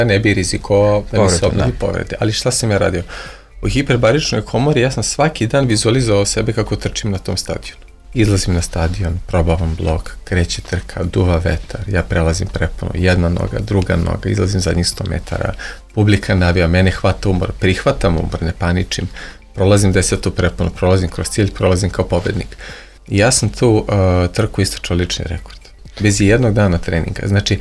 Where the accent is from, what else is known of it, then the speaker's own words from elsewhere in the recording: Belgrade, Serbia; Ja sam bio momak sa Starog Sajmišta. Imao sam 21 godinu